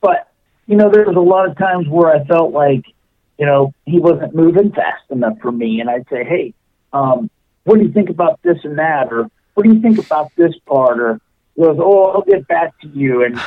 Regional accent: Dallas, Texas, United States; growing up in the Dallas area, watching the stuff on television

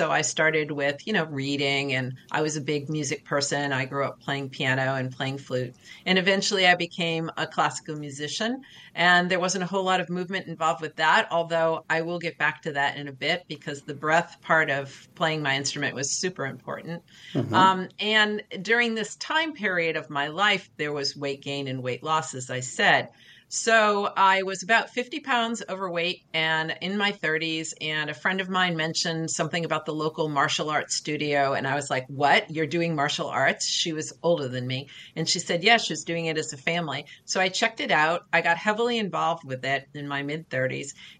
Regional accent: United States; I'm 64, being a female growing up in the United States, I did not have access to team sports.

